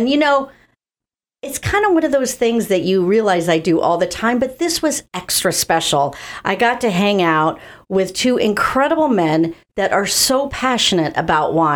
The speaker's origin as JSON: {"language": "English", "country": "Ireland", "said": "and I'm Irish"}